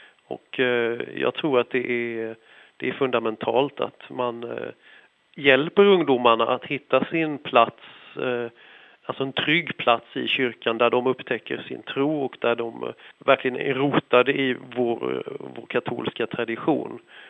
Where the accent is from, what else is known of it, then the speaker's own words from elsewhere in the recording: Skåne, Sweden; Och sedan så följde sig så att jag kommer från Skåne och var i Lund